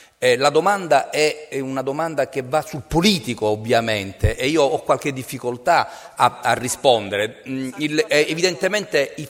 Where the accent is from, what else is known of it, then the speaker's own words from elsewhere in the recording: Lampedusa, Sicily, Italy; io sono di Lampedusa, anche se insegno all'Università di Palermo, insegno economia